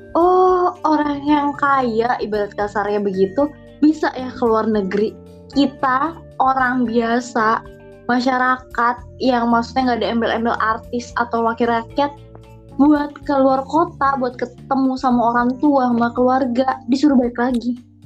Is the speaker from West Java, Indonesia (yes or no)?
yes; Cirebon, West Java, Indonesia; also born or lived in Jakarta; aku asli sebenarnya tuh Jakarta, lahir di Jakarta. Cuman karena papa pindah kerja ke Cirebon, jadi stay di Cirebon gitu.